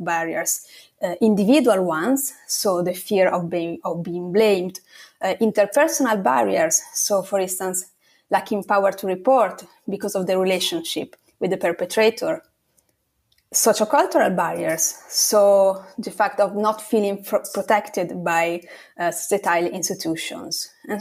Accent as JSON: {"language": "English", "region": "northern Italy", "country": "Italy", "tie": "born or raised there", "second_language": "English", "said": "I went in a welcoming center in my hometown in Northern Italy"}